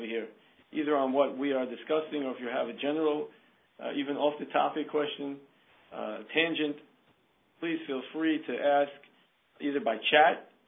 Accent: New York, United States; And being a New Yorker, I asked you, where is that?

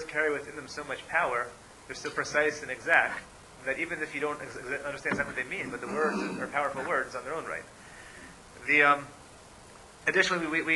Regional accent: United States; So I think a lot of us have very Christian images in our minds because we grew up in America and that's the image of the surrounding society.

